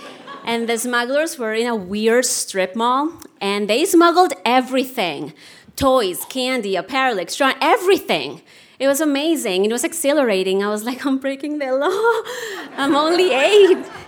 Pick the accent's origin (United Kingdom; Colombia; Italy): Colombia; English is a second language; I grew up in Colombia at a time where the government was very much protecting national industries, so there were no imports allowed.